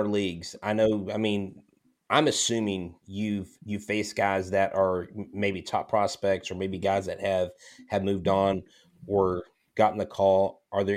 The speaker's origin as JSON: {"language": "English", "town": "Melbourne", "region": "Florida", "country": "United States", "tie": "born there", "said": "I actually was born in Melbourne, Florida. My dad actually grew up there in Melbourne, Florida, went to Mel High."}